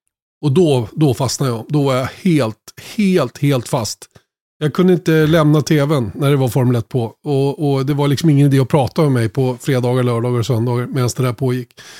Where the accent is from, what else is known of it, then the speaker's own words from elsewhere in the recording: Uppsala, Uppsala County, Sweden; Jag hamnade ute vid flygflottiljen i Uppsala. Min pappa byggde hus där 1962 och... Så vi bodde där under de första 12-13 åren ungefär. Sen gick jag i skolan där om norra ändan av Uppsala.